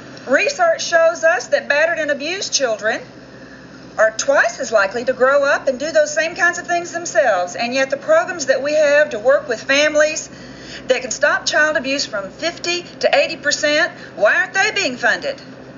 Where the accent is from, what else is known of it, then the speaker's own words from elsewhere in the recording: Austin, Texas, United States; I'm from Austin, Texas.